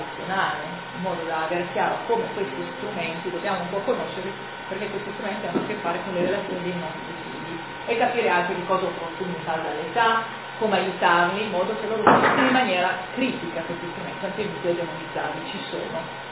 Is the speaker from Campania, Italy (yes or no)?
no; Canelli, Piedmont, Italy; io vivo ad Orto ormai dal 2005, sono originaria di Canelli